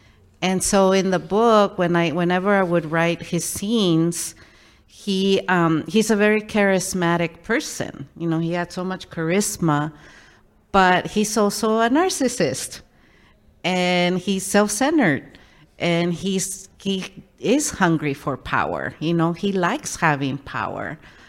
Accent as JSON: {"language": "English", "town": "Los Angeles", "region": "California", "country": "United States", "tie": "born or raised there", "also_born_or_lived": "Mexico", "said": "and I came from Mexico when I was nine. So we have a shared experience, and they grew up in Brooklyn and I grew up in Los Angeles."}